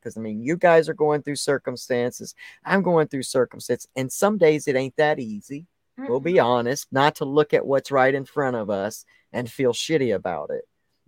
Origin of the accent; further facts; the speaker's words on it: Texas, United States; You know, I came from Texas because I wanted a Southern woman like my grandmother.